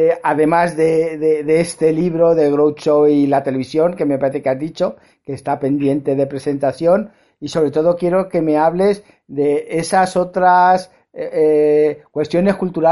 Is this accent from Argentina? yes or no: no; Madrid, Community of Madrid, Spain; yo soy madrileño, casi toda mi vida laboral la he llevado a cabo con empresas catalanas y siempre digo que si me pierdo de Madrid me busquen en Barcelona.